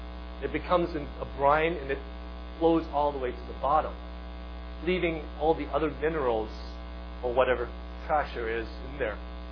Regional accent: Hong Kong; I remember when I was growing up in Hong Kong, it was a very humid place

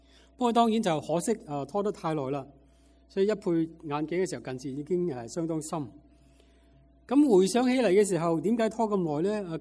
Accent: Hong Kong; 记得当我还是小个在香港长大的时候，就很喜欢看电视

